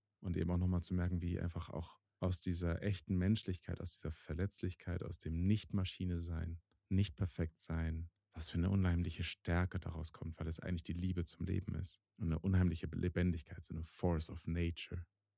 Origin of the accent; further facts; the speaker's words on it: Northern Germany, Germany; Ich bin in Norddeutschland hier auch groß geworden